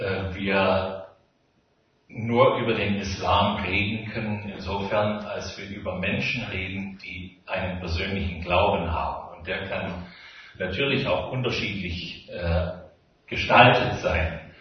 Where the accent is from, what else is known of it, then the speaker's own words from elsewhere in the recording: Los Angeles, California, United States; German is a second language; also born or lived in British Columbia, California, United States; von Geburt an bin ich Kanadier, bin in Los Angeles auf die Welt gekommen, 3 Tage nachdem die Familie dorthin gezogen ist, beruflich bedingt von meinen Eltern, habe meine Kindheit dort verbracht, habe meinen Schulabschluss in British Columbia gemacht